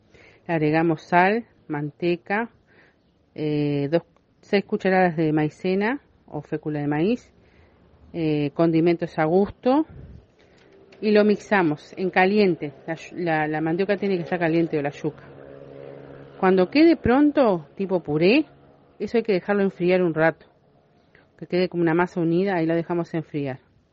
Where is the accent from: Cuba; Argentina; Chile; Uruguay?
Uruguay; A mí, por ejemplo, en mi país el sancocho no sería sancocho, sería un puchero criollo, como lo preparan ellos en cada país. Para nosotros sería un puchero en Uruguay.